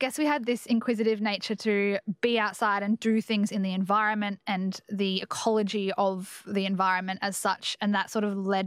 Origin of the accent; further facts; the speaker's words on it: Victoria, Australia; I also grew up on a farm. I was about 100 kilometres inland. The farm I grew up on is near Hamilton in Western Victoria.